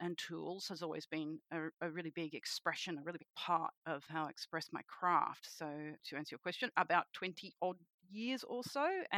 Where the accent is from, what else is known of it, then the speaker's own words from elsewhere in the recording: Sydney, New South Wales, Australia; I am a witch from Sydney, Australia